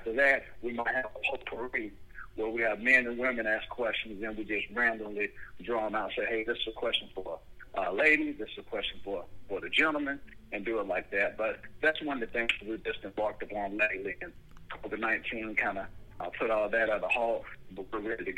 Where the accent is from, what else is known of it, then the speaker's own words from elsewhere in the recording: Buffalo, New York, United States; born there; I was born in Buffalo